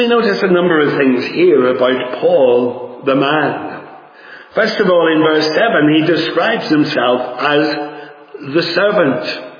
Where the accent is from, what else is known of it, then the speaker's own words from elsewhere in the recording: Northern Ireland, United Kingdom; also born or lived in Newcastle upon Tyne; I was brought up in Northern Ireland, although I wasn't born there. I was born in Newcastle on Tyne. But we went to a large Brethren church